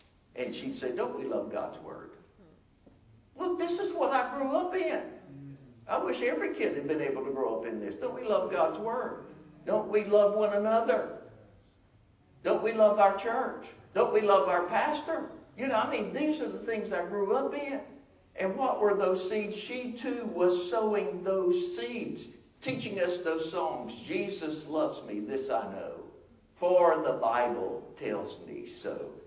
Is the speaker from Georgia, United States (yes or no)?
yes; Atlanta, Georgia, United States; Now, I grew up in Atlanta where my dad grew up in Atlanta